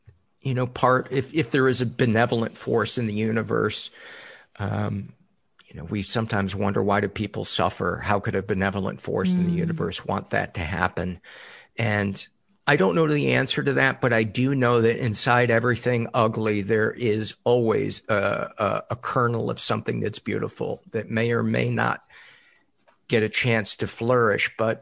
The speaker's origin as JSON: {"language": "English", "region": "Midwest", "country": "United States", "said": "Well, as a Midwesterner, I can tell you, look for shine."}